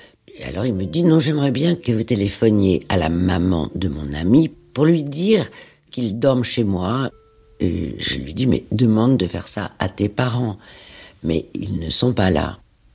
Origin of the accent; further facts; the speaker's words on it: Montrouge, Île-de-France, France; J'ai grandi à Montrouge, dans les Hauts-de-Seine. J'ai donc vécu à Montrouge jusqu'à ce que je me marie.